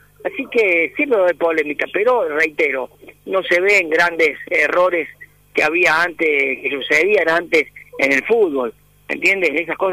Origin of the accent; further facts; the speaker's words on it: Río Ceballos, Córdoba, Argentina; yo nací en Río Ceballos, en Córdoba. Ahí viví con mi viejo, y cuando yo hacía la secundaria, yo iba a la secundaria de noche, porque había un solo colegio en Río Ceballos.